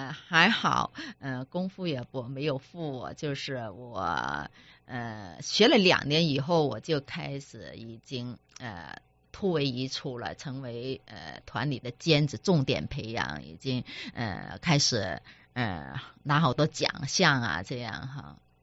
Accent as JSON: {"language": "Chinese", "town": "Taishan", "region": "Guangdong", "country": "China", "said": "那时候因为我是台山人嘛，我十几岁就进入曲艺团"}